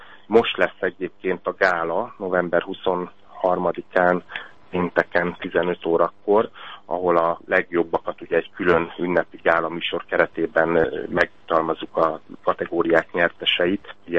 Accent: Hungary; legyünk büszkék arra, hogy magyarok vagyunk

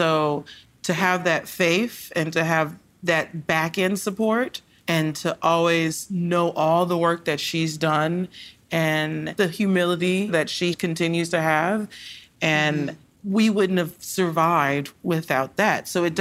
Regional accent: Compton, California, United States; We grew up in Compton, mm-hmm. but we had everything that we could have needed and more, even if they were shooting in the streets.

